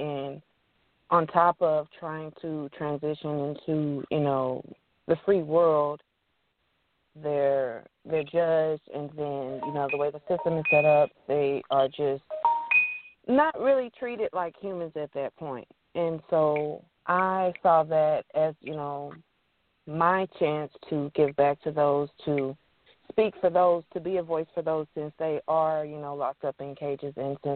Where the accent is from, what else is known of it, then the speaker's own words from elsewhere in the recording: Texas, United States; I'm from Texas.